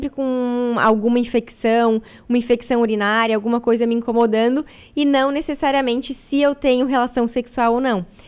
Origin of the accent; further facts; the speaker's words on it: Orleans, Santa Catarina, Brazil; also born or lived in Criciúma; now in Urussanga, Brazil; natural, posso dizer que eu sou de Orleans. Porque o hospital de Criciúma foi só o lugar onde eu nasci, mas meus pais moravam mesmo em Orleans e hoje moram em Uruçanga.